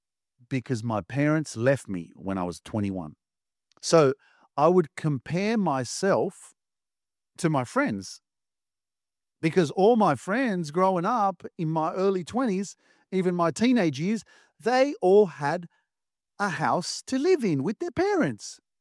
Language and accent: English; Sydney, New South Wales, Australia; I grew up in Sydney, because I'm young